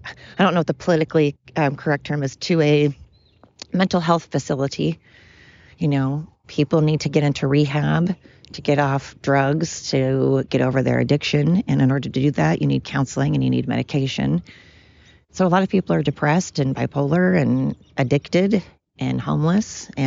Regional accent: United States; born there; because I was born in America. Anybody born in America with all the privileges that we have in this country is just that, privileged.

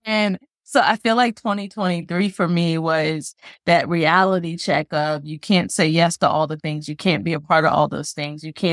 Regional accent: Delaware, United States; moved away as an adult; also born or lived in Mildenhall, England; So I moved all the way from Delaware, the first state, to England.

